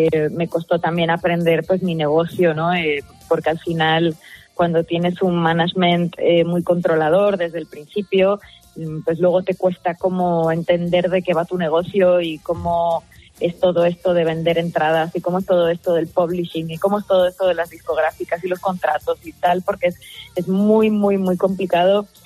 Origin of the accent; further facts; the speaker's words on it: Madrid, Community of Madrid, Spain; accent: Madrid; yo ahora mismo ya llevo aquí como 2 semanas más o menos. Y en estas 2 semanas como que he vuelto a mi ser con mi acento de aquí, de Madrid, aunque todavía me cuesta no hablar de ustedes.